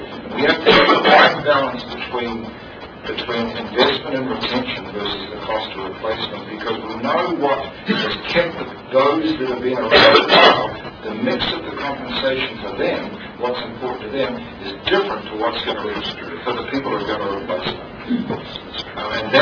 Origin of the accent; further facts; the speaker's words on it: New Zealand; Because in my home country, in New Zealand, there is this entity called the High Salaries Commission.